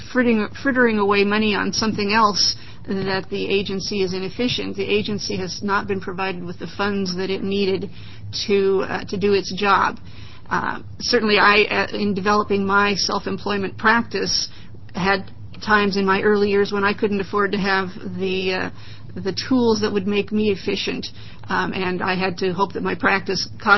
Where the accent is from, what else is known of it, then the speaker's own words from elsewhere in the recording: Burns, Oregon, United States; also born or lived in Madras; I'm from Madras. I actually was born, spent my childhood years in Burns.